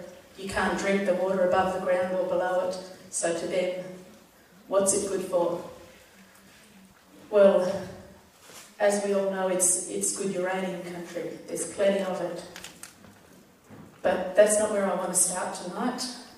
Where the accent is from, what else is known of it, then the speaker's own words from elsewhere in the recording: South Australia, Australia; Yeah, I come from the Northern Flinders Ranges in South Australia. It's borderline desert country.